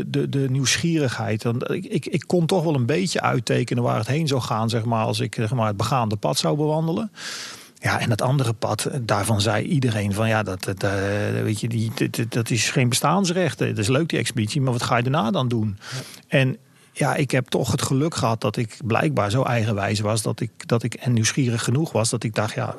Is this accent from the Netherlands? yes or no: yes; Netherlands; Dus nee, ik had zeker niet de illusie dat ik als Nederlander ooit de hoogste berg van de wereld zou beklimmen.